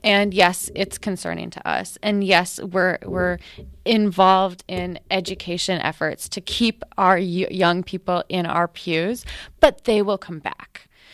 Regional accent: Minnesota, United States; I grew up in Minnesota, which is the sort of Lutheran hotbed in the United States

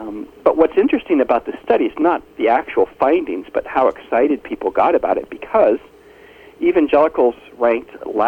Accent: California, United States; I grew up in California, not Wisconsin, but...

